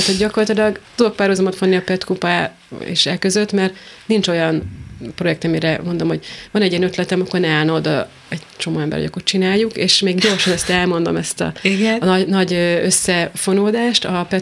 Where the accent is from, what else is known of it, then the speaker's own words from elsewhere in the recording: Transdanubia, Hungary; now in Nagykörű, Hungary; Én a Dunántúról, a Dunapartról származom, tehát ott kéne otthon érezni magam.